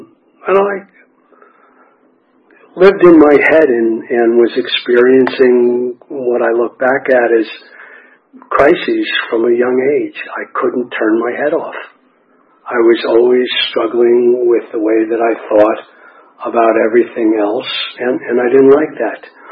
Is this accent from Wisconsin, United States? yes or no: yes; Madison, Wisconsin, United States; born there; I was born in Madison, Wisconsin.